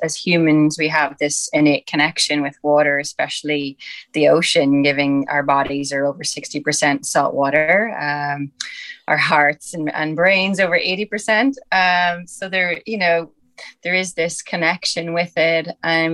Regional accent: Rasnala, County Donegal, Ireland; I'm a marine social scientist and surfer, and I'm from Rasnala in County Donegal. It's where I grew up and learned to surf.

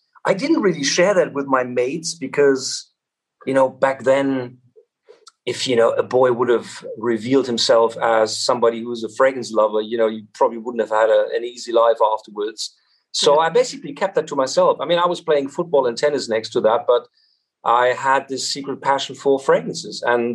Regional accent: Kassel, Hesse, Germany; They were luckily only an hour up north from Kassel, my hometown.

